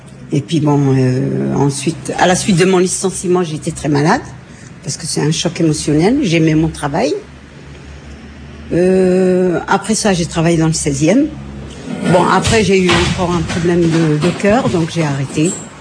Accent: Algeria; born there; moved away as an adult; Je suis né en Algérie. Je venais en vacances, mais vers les années 61. Et puis, l'année 66, je suis venue vivre ici, parce que je m'étais mariée avec quelqu'un qui vivait ici, donc je suis restée.

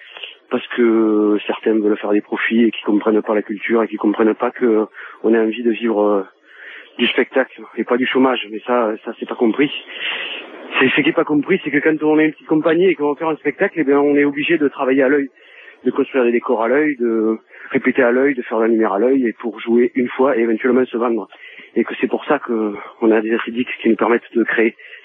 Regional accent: Toulouse, Occitanie, France; Je suis intermittent du spectacle, je suis de Toulouse

